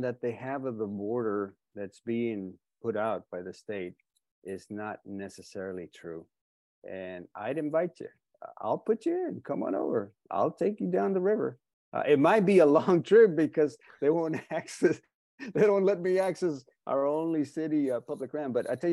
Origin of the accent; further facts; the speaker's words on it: Texas, United States; Because, you know, like I told you, I'm a Texan too.